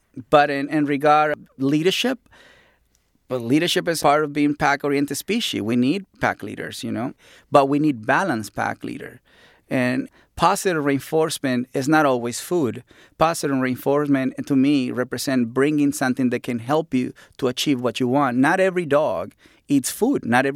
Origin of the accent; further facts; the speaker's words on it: Mexico; The dog doesn't know that I'm from Mexico.